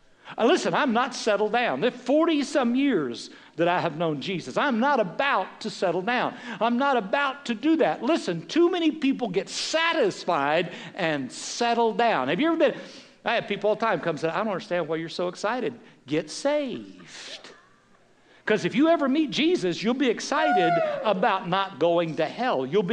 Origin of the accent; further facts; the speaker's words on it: Severy, Kansas, United States; Listen, I came from Severy, Kansas. Some of you are going, where's that? No kidding. To not forget where I was raised by grandparents that were Oklahoma red dirt farmers that picked cotton to live.